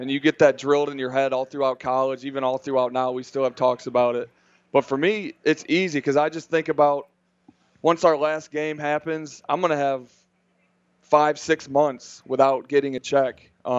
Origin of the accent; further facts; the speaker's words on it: Michigan, United States; Even for me, obviously I'm from Michigan, so I've played in it, but I've been in the warm now for almost a full year.